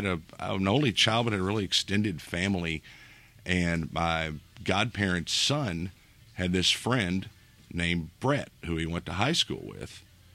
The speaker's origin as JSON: {"language": "English", "town": "Louisville", "region": "Kentucky", "country": "United States", "tie": "born or raised there", "moved": "yes", "said": "it just so happens I grew up in Louisville in the 80s and 90s"}